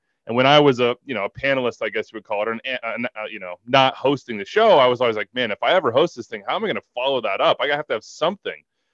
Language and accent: English; Wichita, Kansas, United States; And I'm from Wichita, Kansas, and I went to KU and I lived here for a year.